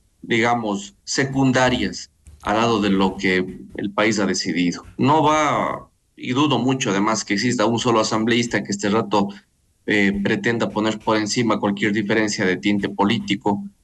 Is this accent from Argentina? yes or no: no; Ecuador; lo hablo como un ecuatoriano más